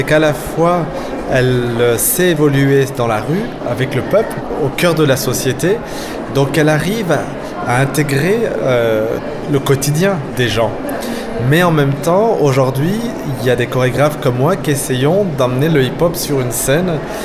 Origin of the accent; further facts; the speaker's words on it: Lyon, Auvergne-Rhône-Alpes, France; Moi, je suis né à Lyon et je vis à Lyon. Mais je travaille à Paris, donc je fais tout le temps des allers-retours.